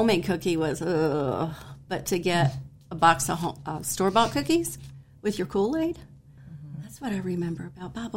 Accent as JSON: {"language": "English", "town": "Timberville", "region": "Virginia", "country": "United States", "tie": "born or raised there", "said": "I have been in Rockingham County my entire life, except for a very short period of time that I tried to move away, and that didn't work out."}